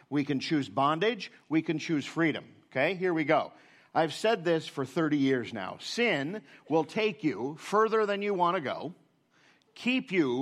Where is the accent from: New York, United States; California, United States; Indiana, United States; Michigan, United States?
Michigan, United States; I'm not an Aussie. If you're still trying to work out whether I'm a Canuck or a Yank, I am the latter. I am a Yank. I am from Michigan.